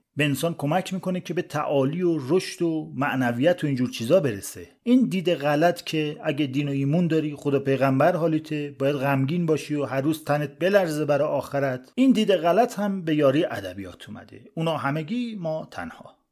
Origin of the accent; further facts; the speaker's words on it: Iran; همین که تو ایران بزرگ شدیم